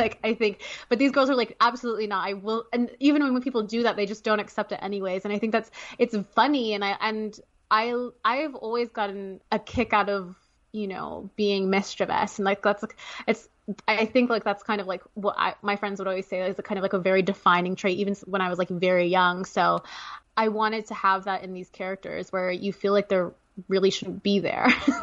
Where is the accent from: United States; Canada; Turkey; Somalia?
Canada; because I'm Canadian.